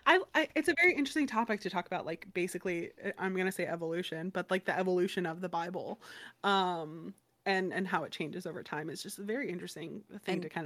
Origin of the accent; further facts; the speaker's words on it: Florida, United States; I mean, I'm originally from Florida, which I think I don't even have to elaborate anymore.